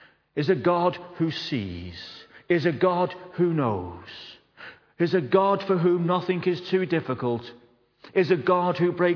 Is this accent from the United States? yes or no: no; Liverpool, North West England, United Kingdom; I'm a Scouser amongst Scousers. If you ain't a Scouser, excuse me, but I'm a Scouser amongst Scousers.